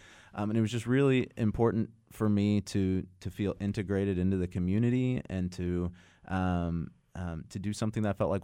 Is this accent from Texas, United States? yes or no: yes; Amarillo, Texas, United States; also born or lived in Dallas; Well, I'm originally from Amarillo, so I'm a native Texan. Grew up there. I was born in Dallas. My extended family lives there, but grew up in Amarillo.